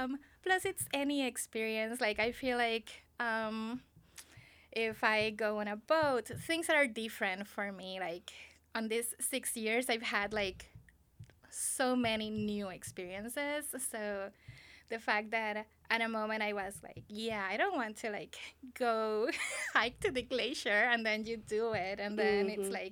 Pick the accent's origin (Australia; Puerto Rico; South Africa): Puerto Rico; I have been a guest in Clinkatani for 6 years, but I was born and raised in Puerto Rico.